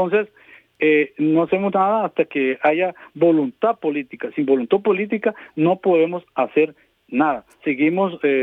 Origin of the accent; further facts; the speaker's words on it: Los Chiles, Alajuela, Costa Rica; Un abrazo cariñoso para Upala, Los Chiles y Guatuso. Yo soy de Los Chiles.